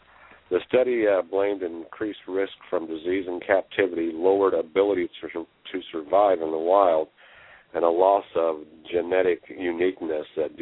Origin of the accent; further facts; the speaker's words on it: Kansas, United States; let's go to my home state. Let's talk Kansas.